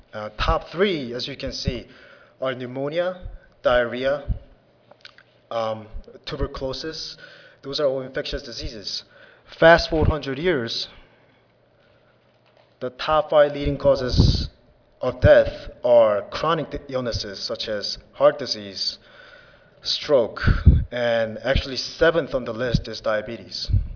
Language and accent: English; New York City, New York, United States; I'm from New York City, and there are about 8 million residents in New York City